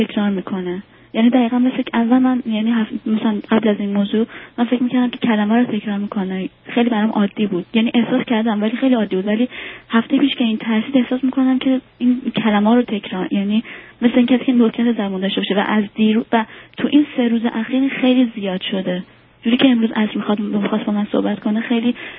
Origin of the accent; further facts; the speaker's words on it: Iran; also born or lived in Netherlands; now in Canada; ما هلند بودیم، از ایران امیگرنت شدیم اومدیم کانادا.